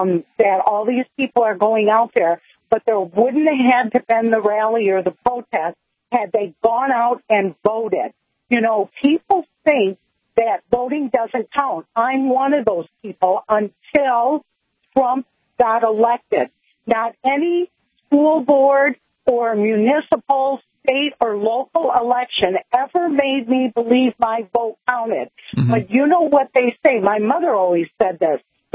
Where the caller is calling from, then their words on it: Michigan, United States; I'm saying this because I'm calling from Michigan